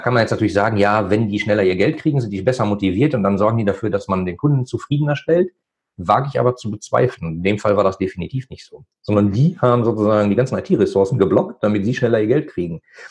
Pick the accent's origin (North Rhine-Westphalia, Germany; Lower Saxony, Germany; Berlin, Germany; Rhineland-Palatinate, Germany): North Rhine-Westphalia, Germany; ich komme aus dem Ruhrgebiet